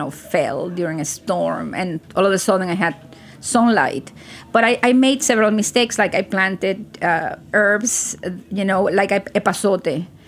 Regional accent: Cuba; I'm from Latin America, so I'm Cuban.

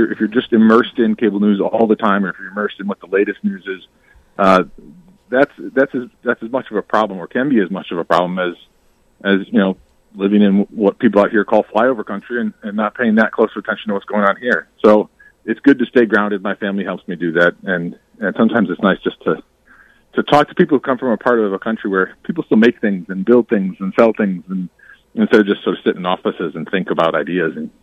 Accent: Milwaukee, Wisconsin, United States; also born or lived in Chicago; now in Washington, United States; I grew up in Milwaukee and Chicago. Originally Chicago, so I'm a Bears fan and a Cubs fan. but most of grade school and high school in the Milwaukee area. My family is all from there.

